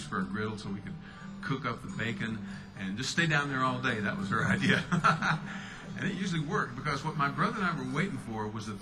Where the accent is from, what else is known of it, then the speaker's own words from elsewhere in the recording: Garland, Texas, United States; Growing up in Texas, my mother would get mad at my brother and me